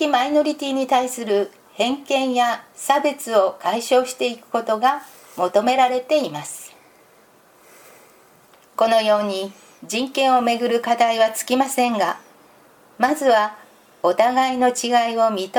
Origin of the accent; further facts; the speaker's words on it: United States; now in Japan; 私の出身地では夏休みに親戚の家に泊まったり、祖父母の家に行ったりするのが普通でした。日本に来て一番驚いたのは、会社や仕事でも夏休みがあることを知ったことです。